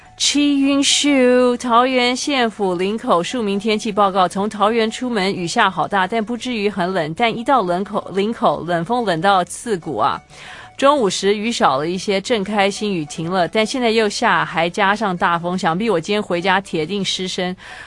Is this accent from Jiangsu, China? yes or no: no; Xiamen, Fujian, China; now in Taiwan; 我是来自大陆厦门来淡江大学念书的哦。